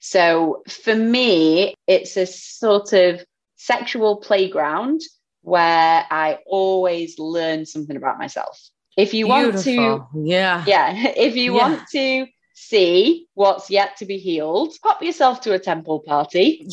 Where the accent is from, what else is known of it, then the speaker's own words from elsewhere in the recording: England, United Kingdom; Because at 24, growing up in England and partying, you know, all around, people just grab your ass and there's no consent.